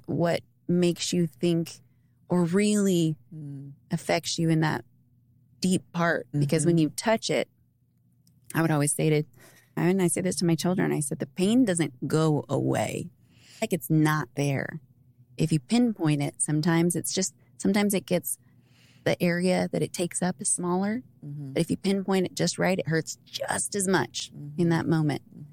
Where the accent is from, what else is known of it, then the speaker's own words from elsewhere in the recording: California, United States; I grew up in California where Costcos were always a thing.